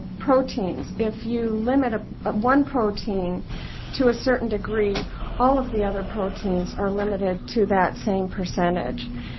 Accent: Eugene, Oregon, United States; I'm from Eugene. My daughter is a junior at South Eugene High School.

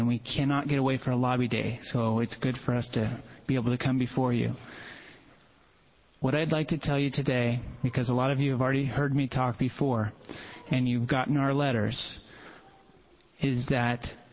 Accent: Albany, Oregon, United States; I'm personally from Albany, Oregon

